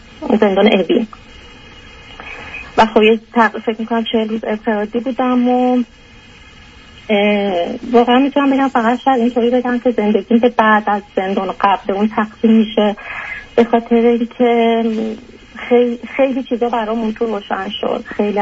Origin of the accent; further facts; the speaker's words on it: Iran; moved away as an adult; 3 سالم هست که از ایران اومدم بیرون و به عنوان دانشجو اومدم و با همسرم هم اومدم